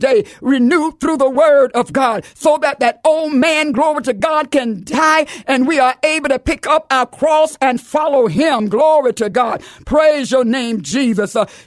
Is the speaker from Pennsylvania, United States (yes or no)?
no; Florida, United States; I'm from Florida and we have hurricanes.